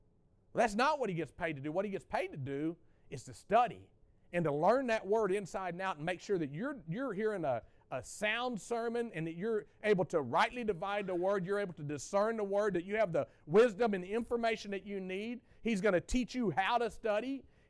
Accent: Texas, United States; I grew up in Texas for about 8 or 9 years of my youth, in the early 80s up through the mid 80s.

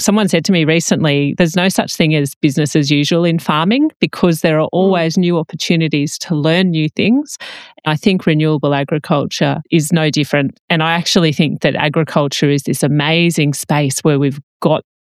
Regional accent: Australia; However, I think so much of what we do on farming as Australian farmers is having a go, trial and error.

